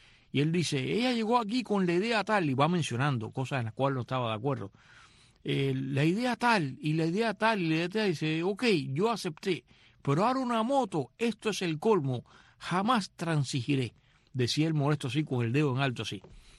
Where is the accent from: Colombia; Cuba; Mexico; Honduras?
Cuba; Matanzas; moved away; yo tenía todas esas revisticas que mi mamá las compraba de niño, pero se quedaron en Cuba. E incluso se quedaron en la casa de Matanzas